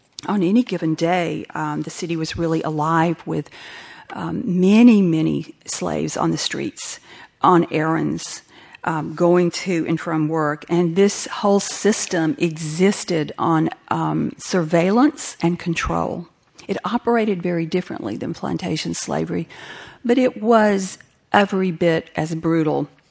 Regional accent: Georgia, United States; I grew up in the South, in Georgia, in the 50s. I was a child in the 50s and came of age in the 60s there.

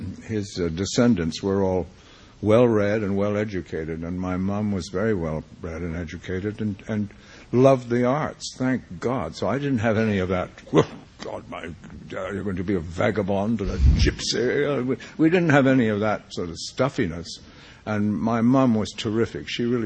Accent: Quebec, Canada; Well, I grew up in Quebec, so I was fortunate to be in a civilized part of the country.

